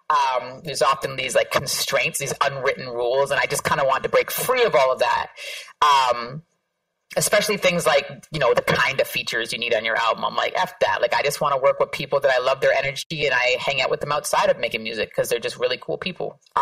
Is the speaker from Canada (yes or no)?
yes; Toronto, Ontario, Canada; now in New York, United States; this might be a controversial statement for me to make as a Canadian, but unequivocally, the place that I feel most at home is that block